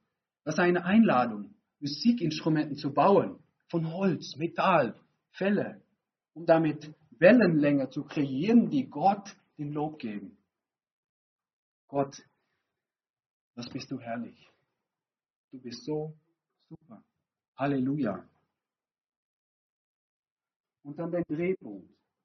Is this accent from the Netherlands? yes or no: yes; Netherlands; German is a second language; Ich komme aus Holland, noch etwas nördlicher.